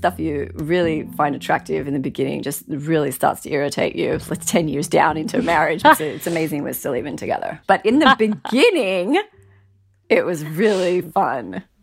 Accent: Australia; growing up in Australia

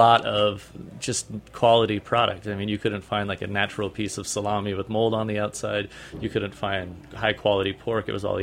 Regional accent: Salt Lake City, Utah, United States; born there; Yeah, my dad moved to Greece. I was born in Salt Lake City, Utah. We made everything at home, from liquor, glue, meat. We raised everything, huge farm.

